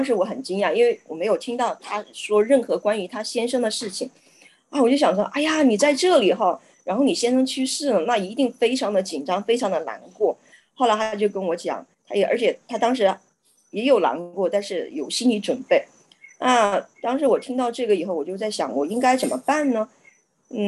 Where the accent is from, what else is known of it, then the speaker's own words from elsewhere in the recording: Sichuan, China; 她也是四川人，我也是四川人